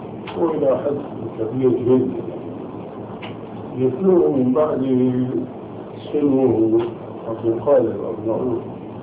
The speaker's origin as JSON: {"language": "Arabic", "country": "Syria", "lives_now": "Amman, Jordan", "said": "عندنا في عمان وهو أولا ألباني وسوري مثلي"}